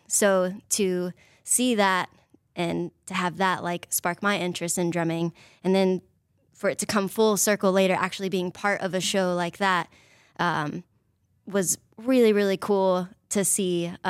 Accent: Texas, United States; I grew up in the North Texas area. I went to LD Bell High School.

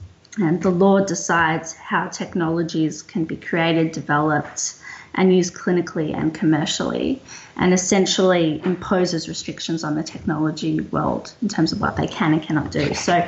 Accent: Melbourne, Victoria, Australia; So I'm a lawyer from Melbourne, Australia

